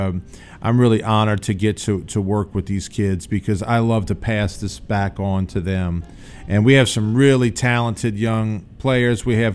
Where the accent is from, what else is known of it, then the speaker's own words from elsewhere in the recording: New Orleans, Louisiana, United States; now in Memphis, United States; I'm from New Orleans originally, so you know, but living in New Orleans and Memphis, I've been very lucky to live in two cities that have a huge tradition of great jazz.